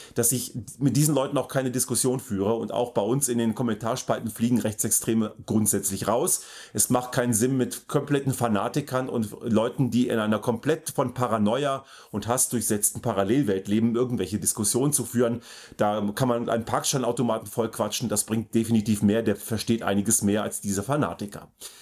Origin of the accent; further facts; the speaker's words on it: Austria